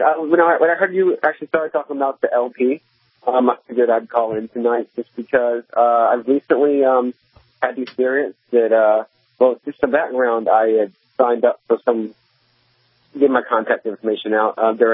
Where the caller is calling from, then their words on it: Virginia, United States; Hey, I didn't hear where you said I was calling from. I was calling from Virginia.